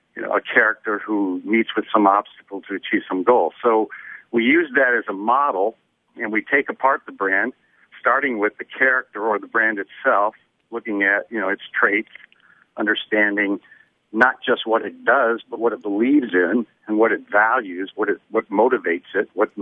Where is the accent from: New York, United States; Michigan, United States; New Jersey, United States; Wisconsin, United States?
Michigan, United States; Lansing; now in Chicago, United States; By the way, it's good to be talking to Lansing. It used to be my hometown.